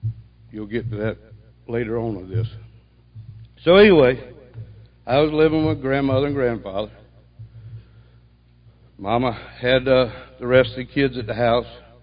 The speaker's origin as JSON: {"language": "English", "town": "Havana", "region": "Florida", "country": "United States", "tie": "born or raised there", "said": "I was born in North Florida, raised up in a little town called Havana, Florida. That's just north out of Tallahassee, about 12 miles from Georgia."}